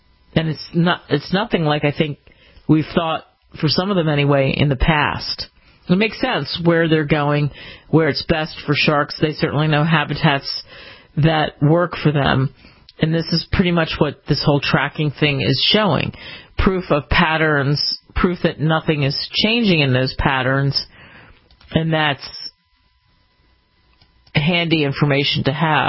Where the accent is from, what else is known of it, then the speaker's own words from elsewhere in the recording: New Jersey, United States; Growing up in New Jersey, I looked for state counties, rather, than in New Jersey, and there was a bunch in New Jersey, too.